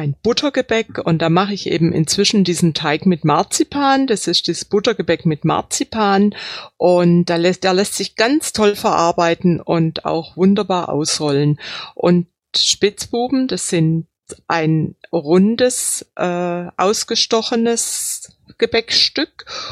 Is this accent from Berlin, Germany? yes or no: no; Baden-Württemberg, Germany; das ist so ein Klassiker bei uns im Schwabenland